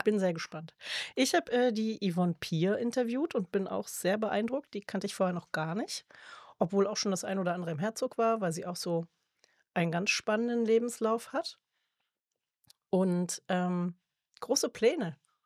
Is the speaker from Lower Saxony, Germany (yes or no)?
no; Cologne, North Rhine-Westphalia, Germany; Also ich bin ja Kölsche Adel.